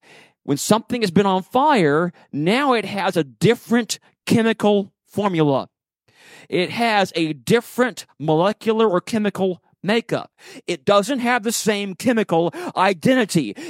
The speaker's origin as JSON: {"language": "English", "town": "Memphis", "region": "Tennessee", "country": "United States", "tie": "born there", "said": "I was born in Memphis, Tennessee"}